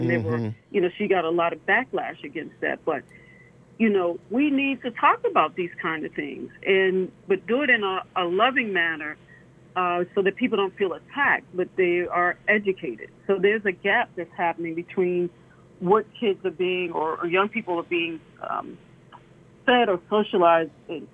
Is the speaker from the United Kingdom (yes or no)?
no; Baltimore, Maryland, United States; So, you know, I grew up in Baltimore City. I grew up with, you know, people that taught me how to behave in a certain manner.